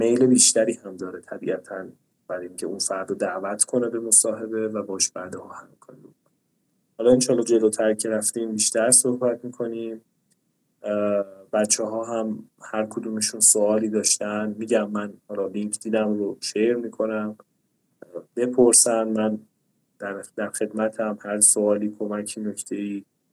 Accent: Iran; ولی خب به هر حال ما ایرانی هستیم، راههایی بلدیم دیگه

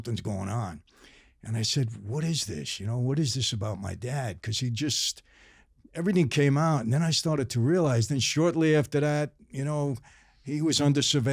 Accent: Brooklyn, New York, United States; And I'm from Brooklyn originally.

